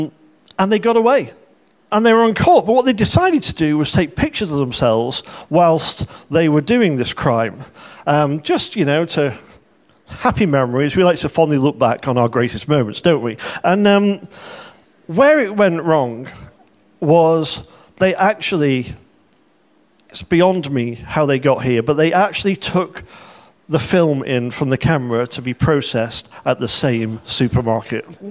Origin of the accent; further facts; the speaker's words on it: Manchester, North West England, United Kingdom; when I was growing up in Manchester. There was a lot of crime in Manchester.